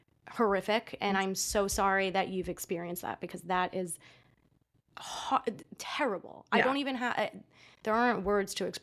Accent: New York, United States; Yeah, I grew up in New York.

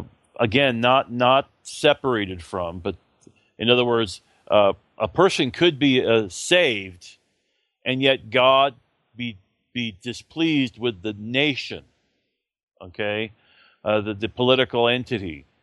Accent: United States; I of course, someone who's living now in the 21st century, and I'm an American

